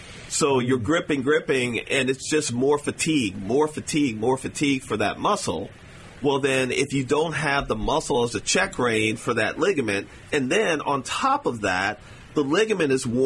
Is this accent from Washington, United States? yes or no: no; Kentucky, United States; You know, I'm from Kentucky originally. My granddad had the tobacco farm